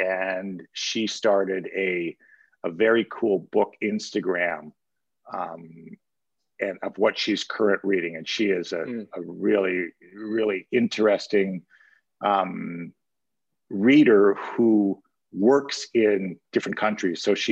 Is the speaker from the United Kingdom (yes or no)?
no; Timmins, Ontario, Canada; I grew up in Timmins, Justin